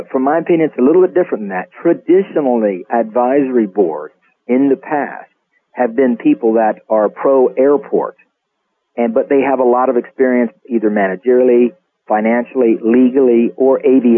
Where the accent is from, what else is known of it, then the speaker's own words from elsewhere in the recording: Melbourne, Florida, United States; come back to Florida, where I was raised here in Florida, in Melbourne.